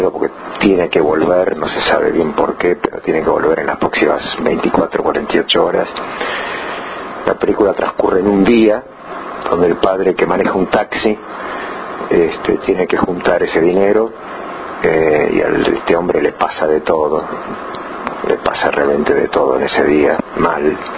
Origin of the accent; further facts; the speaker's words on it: Buenos Aires, Argentina; born there; Yo sí tengo que decir de dónde soy, bueno, sí, nací en Buenos Aires